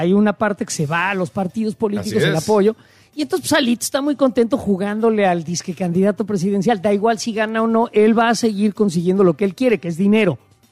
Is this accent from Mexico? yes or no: yes; Mexico; nosotros los mexicanos